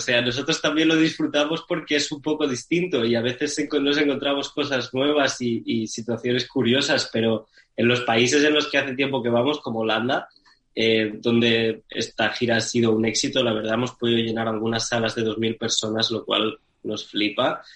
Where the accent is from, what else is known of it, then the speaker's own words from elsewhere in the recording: Lleida, Catalonia, Spain; Yo tenía una banda de Lleida que se llamaba … de mi ciudad natal.